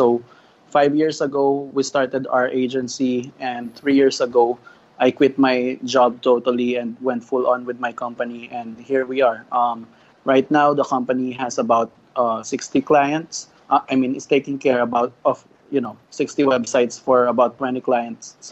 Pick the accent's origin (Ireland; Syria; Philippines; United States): Philippines; And now, even in my hometown, which is outside of Metro Manila, the local service providers are getting into the action.